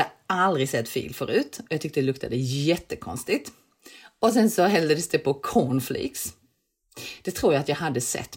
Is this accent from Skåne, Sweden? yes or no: yes; Kristianstad, Skåne, Sweden; åkte vi hem till vårt hus utanför Kristianstad där jag växte upp.